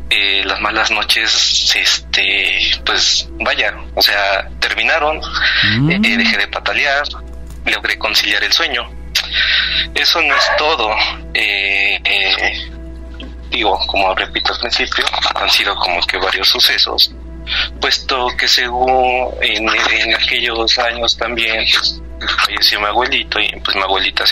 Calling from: Ecatepec, State of Mexico, Mexico; Desde Ecatepec, eso es. Estado de México.

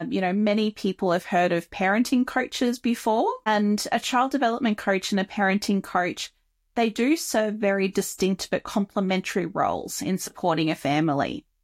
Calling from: Canberra, Australian Capital Territory, Australia; I'm actually joining you all the way from Canberra in Australia.

